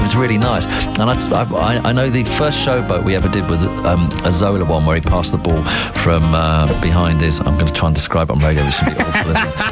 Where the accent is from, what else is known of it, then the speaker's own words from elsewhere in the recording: Watford, East of England, United Kingdom; I come from the Watford area. You know, I grew up around that area.